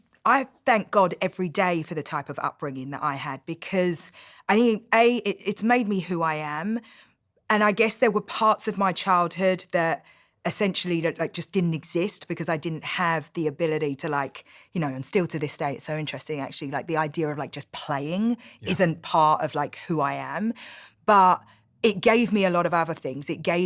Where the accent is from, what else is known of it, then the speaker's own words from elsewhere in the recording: London, United Kingdom; I'm from East London. I like to make that distinction because I feel like such a Londoner. And I feel like that, you know, being from East London, coming from that place is so much a part of my character.